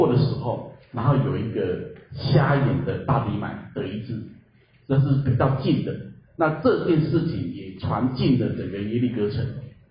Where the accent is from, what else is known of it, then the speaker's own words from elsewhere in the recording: Taiwan; 我们今天我们台湾人常说的比登天还难的意思